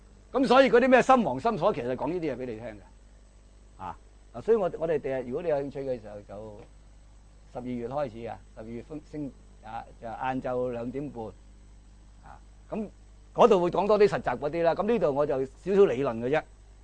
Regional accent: China; 就我哋中国人咧，因为有深厚嘅文化根底啊嘛

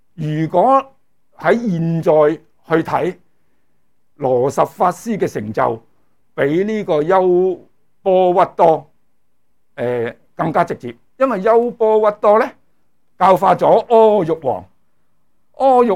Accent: China; 如果用我哋中國人嘅宗族嚟講咧

